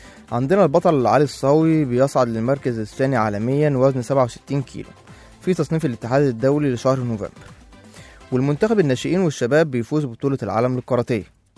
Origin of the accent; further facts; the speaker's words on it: Egypt; احنا ما شاء الله عندنا في مصر قنوات دلوقتي متخصصة في الرياضة